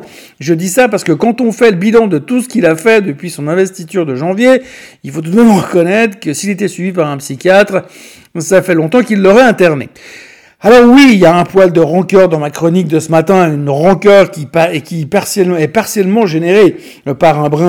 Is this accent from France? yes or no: no; Switzerland; en tant que bon Suisse, qui ne veut pas déranger et qui veut être bien avec tout le monde